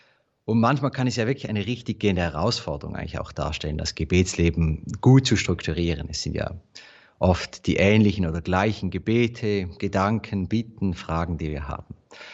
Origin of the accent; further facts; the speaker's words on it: Eastern Switzerland, Switzerland; ich komme aus der Ostschweiz, bin seit dem Sommer im Seminar in Wigratsbad.